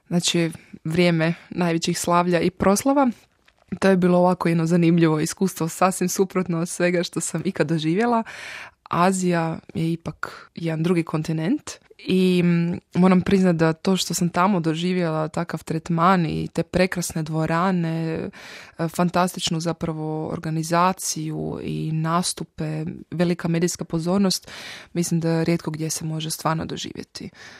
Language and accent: Croatian; Zagreb, City of Zagreb, Croatia; Rodom sam iz Zagreba i u Zagrebu živim.